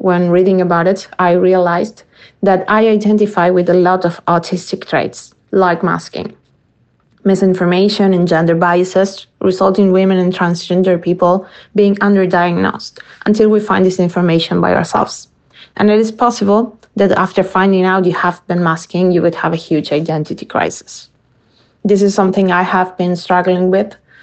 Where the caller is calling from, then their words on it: Argentina; I use she, her pronouns. I'm calling from Argentina in response to your episode on visibility.